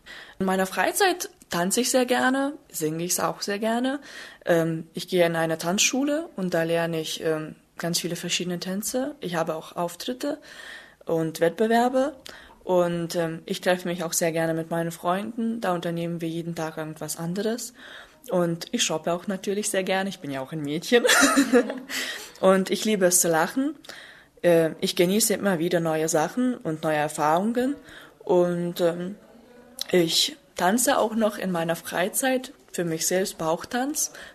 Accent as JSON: {"language": "German", "town": "Kaunas", "region": "Kaunas County", "country": "Lithuania", "second_language": "German", "said": "ich komme aus Litauen, aus Kaunas, und ich bin 18 Jahre alt."}